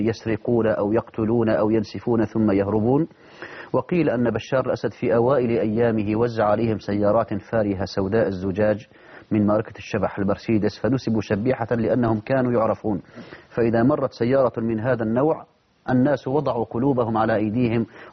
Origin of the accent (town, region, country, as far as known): Syria